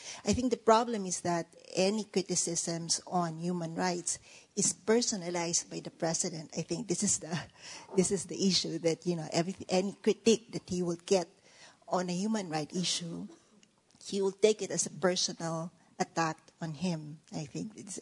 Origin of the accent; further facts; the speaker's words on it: Philippines; from the Philippines.